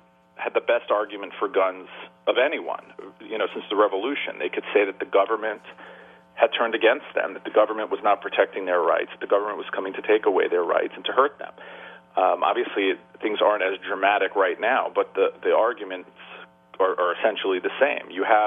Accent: New York, United States; I grew up in New York, in the 70s and 80s, where there was a lot of crime, that event changed my family's mind on the Second Amendment.

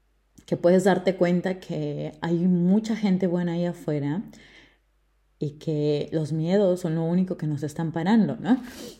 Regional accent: Peru; Pero he tenido la dicha de viajar mucho en mi país. Esos fines de semana largo, esos feriaditos, le he sacado yo el jugo, como decimos en el Perú.

